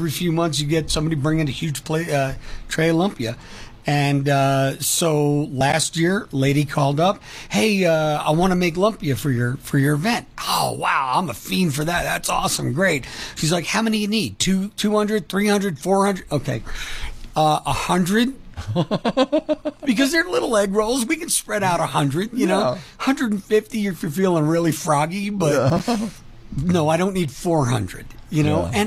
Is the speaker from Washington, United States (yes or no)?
no; New York, United States; also born or lived in Los Angeles; so I'm from New York, just outside the city, and I graduated high school in Los Angeles, just outside LA.